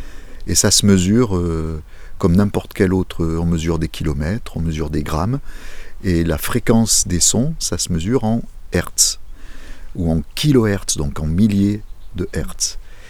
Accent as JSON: {"language": "French", "region": "Nouvelle-Aquitaine", "country": "France", "tie": "born there", "said": "je suis né en Limousin, pas très loin de la Braine, donc de l'Indre. J'habite en Creuse, et dans une région où les milieux naturels sont omniprésents"}